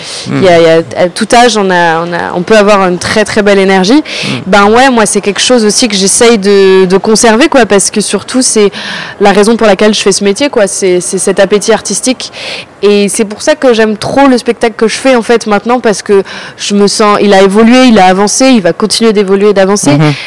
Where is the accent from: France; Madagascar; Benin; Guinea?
France; Réunion; also born or lived in Strasbourg / Martinique / Basque Country; j'ai grandi à La Réunion, mais j'ai beaucoup déménagé. J'ai mes parents dans le sud de la France. Et puis, j'habitais à Strasbourg, en Martinique, au Pays Basque.